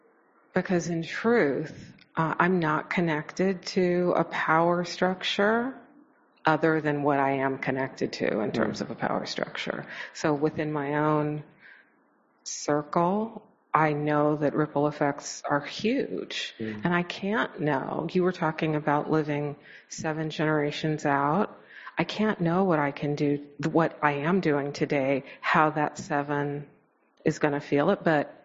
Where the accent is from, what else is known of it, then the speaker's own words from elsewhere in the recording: California, United States; I'm from Southern California, so I was living in an apartment in Venice